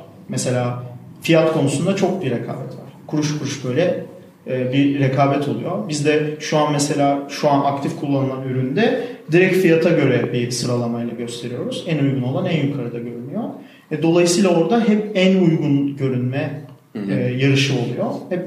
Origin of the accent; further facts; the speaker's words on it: Manisa, Turkey; benim Manisa'lıyım ben.